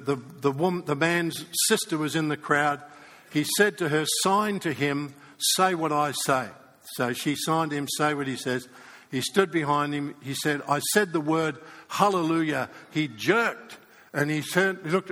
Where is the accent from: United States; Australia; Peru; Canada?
Australia; And by the way, I'm an Australian, so I live with skepticism all the time.